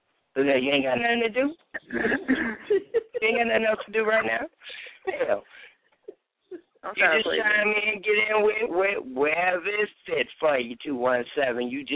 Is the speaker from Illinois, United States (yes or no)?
yes; Illinois, United States; 217, hell, that's part of my home state. So I better know what the hell 217 is.